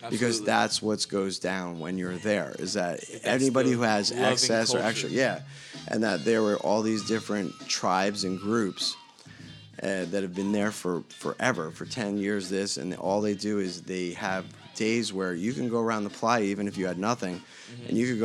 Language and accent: English; New York, United States; also born or lived in Las Vegas; now in California, United States; I think I grew up in New York half my life, and then half my life, actually Vegas, and then wonderful California the past 4 years.